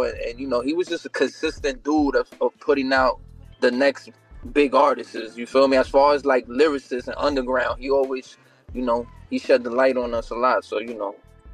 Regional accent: New York, United States; I'm gonna give it to … because I'm from New York

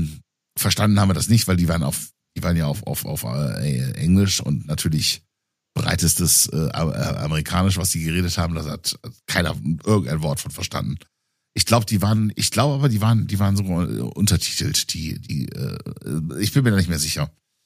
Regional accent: Bremen, Germany; da, wo ich aufgewachsen bin in Bremen

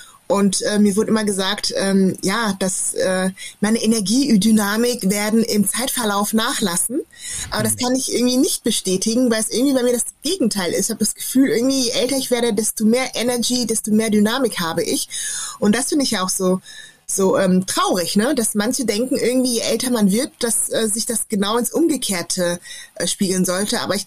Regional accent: Germany; für mich ist halt Deutschland meine Heimat

